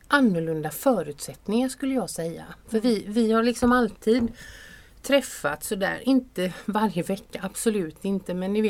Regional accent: Åled, Halland County, Sweden; Min hemby som är nere i Halland. Mm. Som heter Åled. Där jag växte upp.

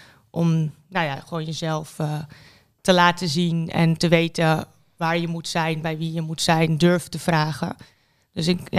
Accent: Diemen, North Holland, Netherlands; also born or lived in Amsterdam; now in Weesp, Netherlands; Geboren in Amsterdam trouwens, in het ziekenhuis. Dus er staat wel Amsterdam op mijn legitimatie. Maar nee, in Diemen echt helemaal opgegroeid.

